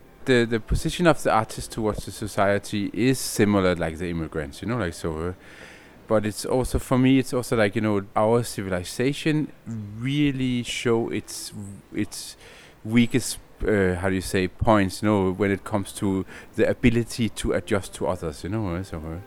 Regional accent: Copenhagen, Capital Region of Denmark, Denmark; from Copenhagen, Denmark, and I am a conceptual artist

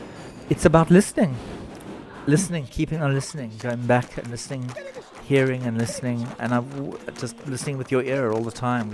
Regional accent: South Africa; There was something so important for me as a South African about not keeping the human voice very much part of this piece.

